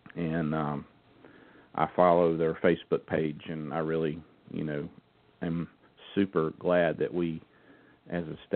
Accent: North Carolina, United States; I'm from the Piedmont area, Stanley County in North Carolina. We had moved down there because my dad's a pastor, and we had moved to a church down there.

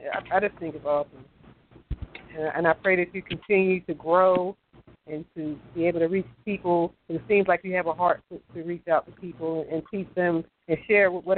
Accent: Philadelphia, Pennsylvania, United States; Okay, so Philly, that's my hometown.

